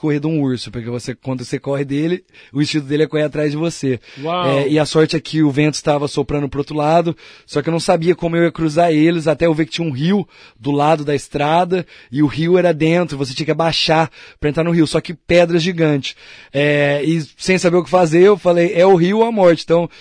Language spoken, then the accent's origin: Portuguese; Brazil; eu sou brasileiro, então nos Estados Unidos nem no Canadá eu não podia portar uma arma.